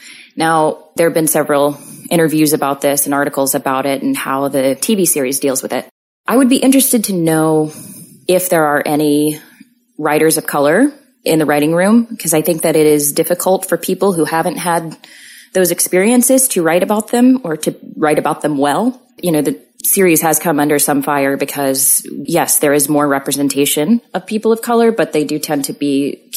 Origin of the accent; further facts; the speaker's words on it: the South, United States; Growing up in the Bible Belt, in the area where I grew up, there are far fewer people of color than there are whites.